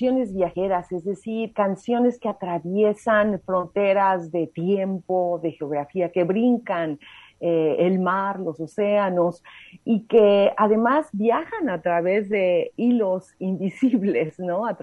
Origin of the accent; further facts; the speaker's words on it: Mexico; nos ha conformado como mexicanos contemporáneos